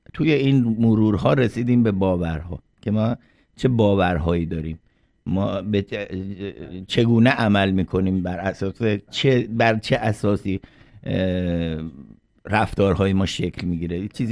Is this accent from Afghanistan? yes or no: no; Iran; moved away; به هر حال ما که از ایران اومدیم